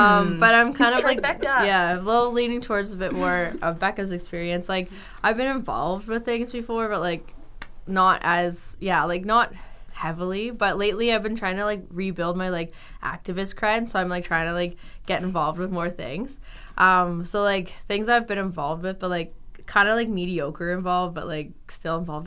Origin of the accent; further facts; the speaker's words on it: Walkerton, Ontario, Canada; I'm from I'm from Walkerton, Ontario. So we're from I'm from a fairly small town, but like big enough at the same time.